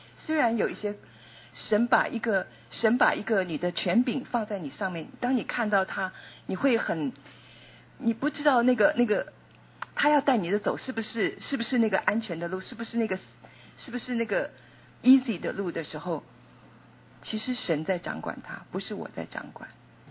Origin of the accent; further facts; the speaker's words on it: China; 我们中国人说家丑不外扬